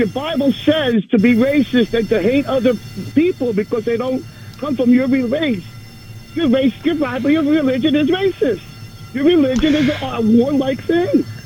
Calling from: New Jersey, United States; from New Jersey.

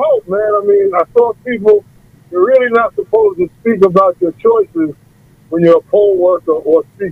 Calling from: Queens, New York, United States; from South Jamaica, Queens.

